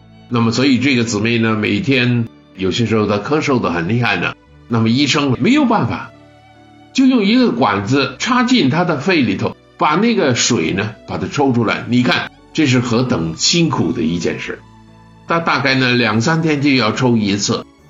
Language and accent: Chinese; Beijing, China; 我小的时候在北京呢听人家说讨饭的就是那些做西干啊